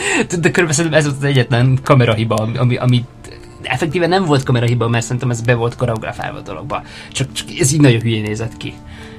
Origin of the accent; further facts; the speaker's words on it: Hungary; mert ami nekem lejön, mint magyar nézőként, ahol tulajdonképpen az Eurovíziónak még annyira nagy kultúrája nincsen, hiszen 13 alkalommal indultunk 94 óta az Eurovízión